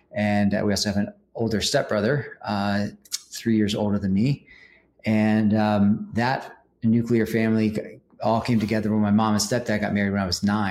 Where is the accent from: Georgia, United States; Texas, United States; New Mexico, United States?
Georgia, United States; Marietta; I was born in the Atlanta area, suburbs of North Atlanta, Marietta, Georgia, where I mostly grew up.